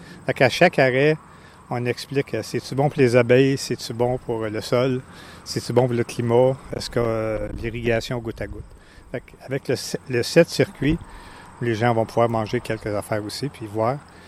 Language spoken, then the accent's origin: French; Gatineau, Quebec, Canada; Moi, je viens de la ville, je viens de Gatineau, puis je n'avais jamais été voir un producteur agricole avant, 24 ans.